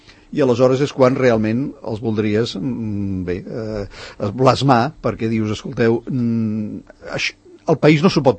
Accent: Catalonia, Spain; coneixem com som els catalans

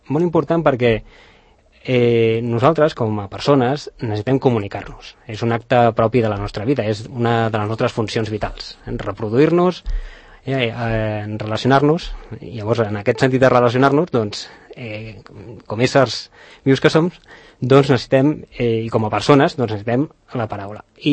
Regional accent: Barcelona, Catalonia, Spain; born there; also born or lived in Sant Cugat; jo és cert que vaig néixer a Barcelona, però els meus avis vivien aquí a Sant Cugat, teníem aquí una casa amb un hort. I jo els caps de setmana i les meves vacances d'estiu sempre les passava aquí a Sant Cugat

